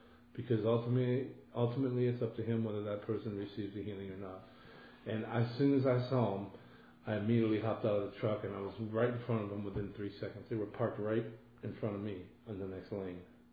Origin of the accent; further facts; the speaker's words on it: Cleveland, Ohio, United States; the kitchen of the house that I grew up in Cleveland